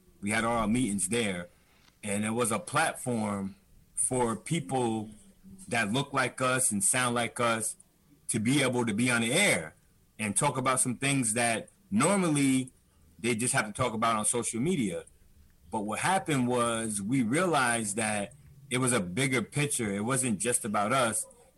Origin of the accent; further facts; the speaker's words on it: Hudson, United States; I grew up in HUD. Like, I'm originally from Hudson. I grew up in Hudson.